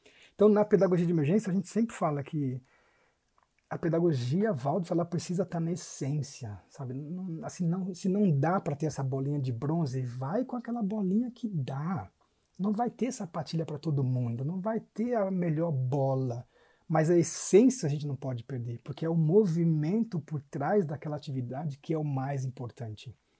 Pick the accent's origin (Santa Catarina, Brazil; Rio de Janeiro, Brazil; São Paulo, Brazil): São Paulo, Brazil; born there; na Monte Azul, onde eu nasci.